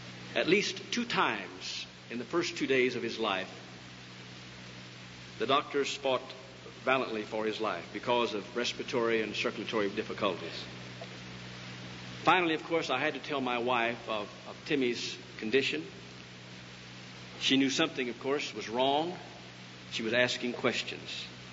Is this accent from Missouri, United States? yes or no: yes; Missouri, United States; We're both from Missouri.